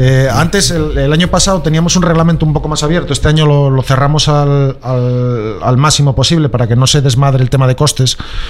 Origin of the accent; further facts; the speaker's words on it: Asturias, Spain; En un principio creo que somos todos de Asturias, menos un equipo que viene de Galicia. El resto somos todo gente de aquí, de Asturias.